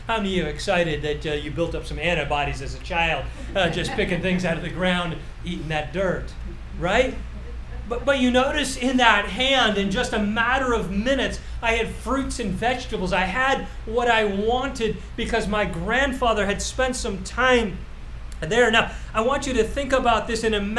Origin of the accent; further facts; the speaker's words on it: Canada; Can I just suggest to you, as a Canadian marrying an American, there's challenges just in that dynamic.